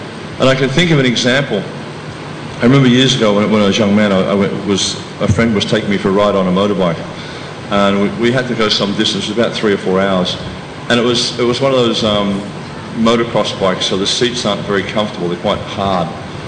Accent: Australia; As I mentioned, you know, I come from Australia

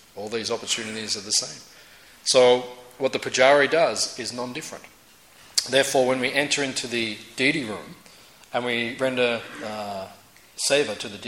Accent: Tasmania, Australia; I'd say, you know, excuse me, from Tasmania, from out of town, I'm from Tasmania.

